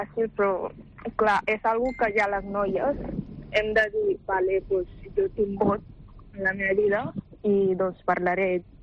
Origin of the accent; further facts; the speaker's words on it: Gambia; Jo soc de Gàmbia